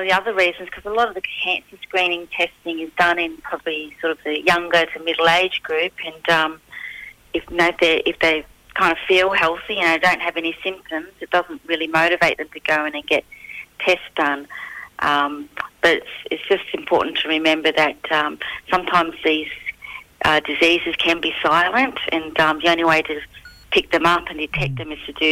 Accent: Port Stephens, New South Wales, Australia; So I'm a Warramai woman from Port Stephens area, which is just north of Newcastle in New South Wales, so beautiful part of the world.

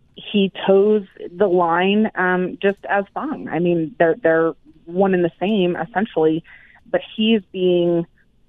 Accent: Aurora, Colorado, United States; Aurora is my hometown. I mean, I am the hometown girl for Aurora.

